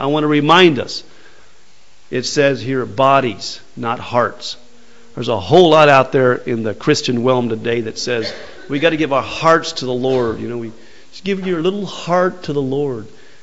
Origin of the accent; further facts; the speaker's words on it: United States; I'm from America. I'm sorry. There's no room for prejudice against Americans this morning.